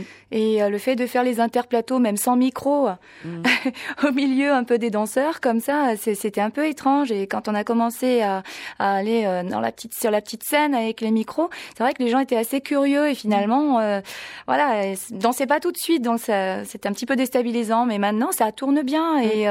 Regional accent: Auvergne-Rhône-Alpes, France; also born or lived in Spain; Alors, moi, je suis auvergnate d'origine.

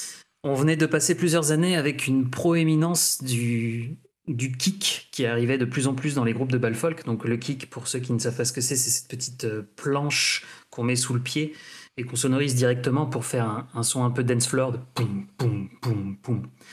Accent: Nouvelle-Aquitaine, France; les danses du Poitou, ma région d'origine

